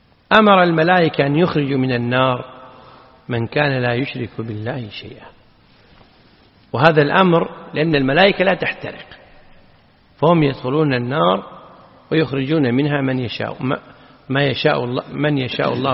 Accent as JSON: {"language": "Arabic", "country": "Kuwait", "said": "شوك السعدان معروفة عندنا في الكويت بالبر"}